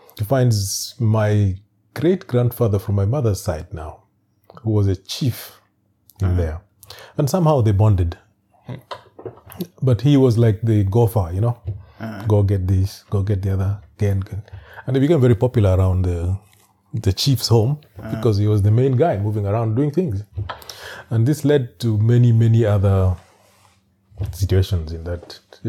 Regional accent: Northern Region, Uganda; I come from Uganda, basically the West Nile of Uganda, just borders the Congo and borders Sudan.

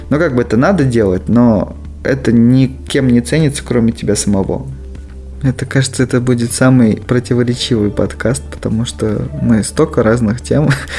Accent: Oral, West Kazakhstan Region, Kazakhstan; Допустим, в Уральске, откуда я родом, там больше принято понятие

